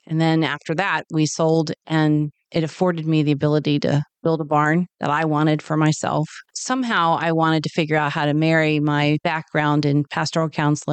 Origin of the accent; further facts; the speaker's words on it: Ashton, United States; Where I grew up in Ashton